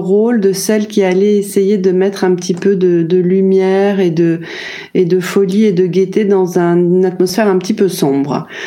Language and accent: French; Paris, Île-de-France, France; Alors, moi, je suis née à Paris. Je suis née dans le 15e arrondissement. J'ai vécu là jusque l'âge de 10 ans, à peu près.